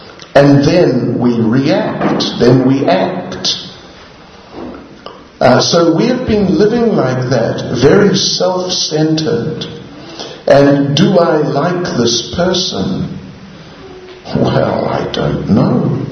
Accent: New Zealand; well, I'm from New Zealand.

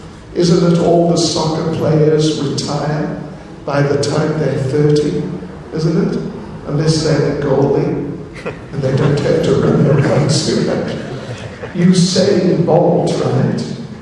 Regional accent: New Zealand; born there; You know, I was born in New Zealand.

